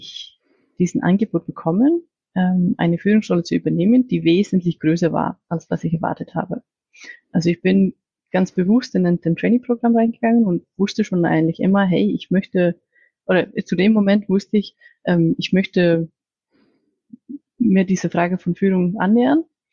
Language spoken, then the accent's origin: German; Iceland; German is a second language; moved away as an adult; ich komme ursprünglich aus Island. Und ich bin dort geboren und aufgewachsen, habe auch Teil von meinem Studium dort gemacht, auch Teil in Deutschland.